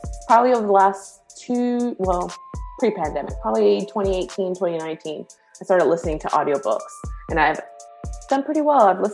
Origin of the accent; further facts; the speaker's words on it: Rhode Island, United States; moved away as an adult; also born or lived in Bronx; now in North Carolina, United States; I was born in the Bronx, but I grew up from 3 to 18 in Rhode Island. So for better or for worse, Rhode Island is home. PVD, love my peeps.